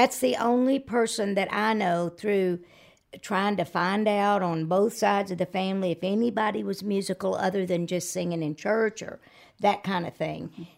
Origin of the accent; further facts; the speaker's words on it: Georgia, United States; I'm from Georgia.